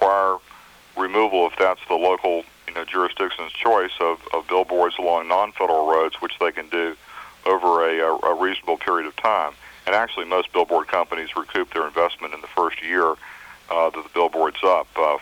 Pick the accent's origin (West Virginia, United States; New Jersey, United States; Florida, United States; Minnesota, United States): Florida, United States; Jacksonville; Thank you. I'm from Jacksonville, Florida